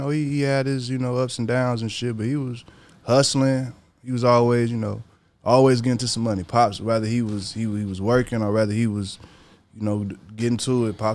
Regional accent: Texas, United States; I'm from Texas anyway.

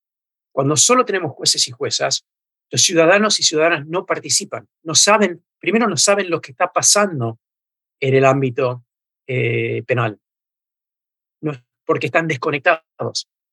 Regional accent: United States; Yo nací, viví siempre en Estados Unidos

